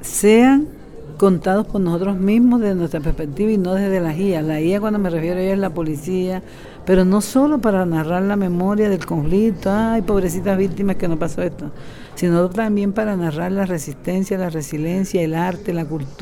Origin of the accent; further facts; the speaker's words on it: Montes de María, Colombia; yo vengo de Colombia, de un lugar en el norte de Colombia que se llaman Los Montes de María, que es toda una subregión que tiene 15 municipios.